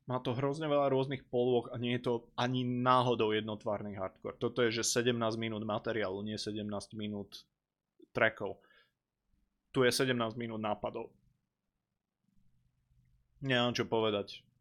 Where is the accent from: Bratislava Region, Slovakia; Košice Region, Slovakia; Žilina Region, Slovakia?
Žilina Region, Slovakia; Žilina; takže bohužiaľ ja ako Žilinčan tomu zo zákona, z nepísaného zákona nemôžem rozumieť